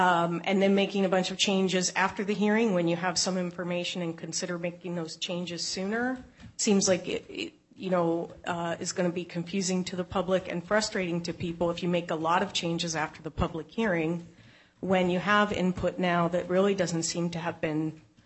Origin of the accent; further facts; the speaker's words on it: Black Diamond, Washington, United States; now in Bellevue, United States; I'm from Bellevue, and I grew up in Black Diamond.